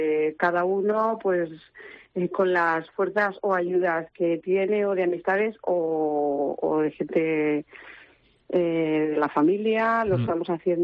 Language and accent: Spanish; Utiel, Valencian Community, Spain; Yo soy del barrio de La Fuente, como afectados son varios barrios aquí en Utiel